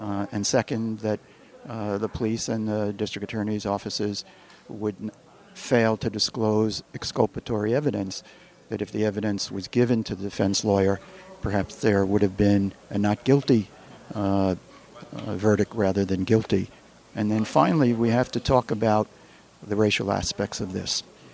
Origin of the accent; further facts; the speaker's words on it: Brooklyn, New York, United States; Well, I grew up in Brooklyn. I went south in the mid-60s and had the honor to participate in the Southern Civil Rights Movement.